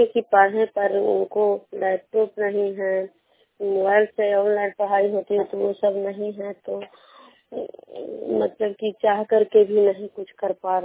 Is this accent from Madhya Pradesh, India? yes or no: no; Bihar, India; खजरा पंचायत नालंदा जिला नगरोसा प्रखंड के निवासी हूँ।